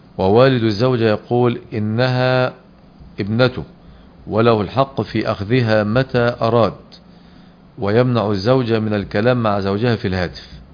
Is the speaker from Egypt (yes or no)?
yes; Egypt; في بلدنا مصر